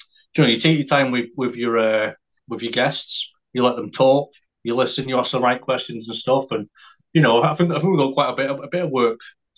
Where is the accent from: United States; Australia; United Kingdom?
United Kingdom; Largo Ward, Scotland; I grew up in a little village just outside St Andrews where they play golf. And it's called Largo Ward.